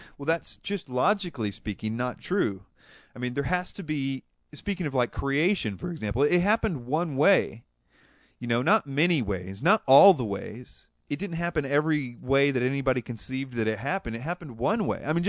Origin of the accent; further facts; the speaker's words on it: United States; And I am an American, and I agree that we shall worship the way we choose